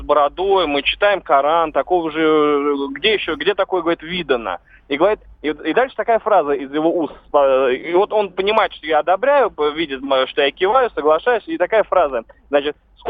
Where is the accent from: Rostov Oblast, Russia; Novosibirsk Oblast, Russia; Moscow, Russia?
Moscow, Russia; не из Чечни, говорю, из Москвы.